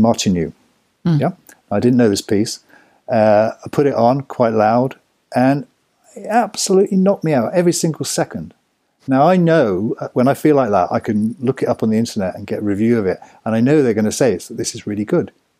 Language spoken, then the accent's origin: English; Oxford, South East England, United Kingdom; also born or lived in Cowley; our culture when we were growing up in Oxford and Cowley was to see music